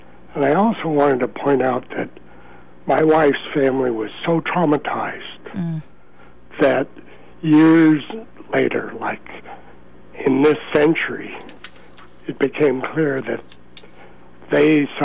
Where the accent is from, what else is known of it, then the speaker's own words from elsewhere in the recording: Tule Lake, California, United States; born there; I was born in Tule Lake.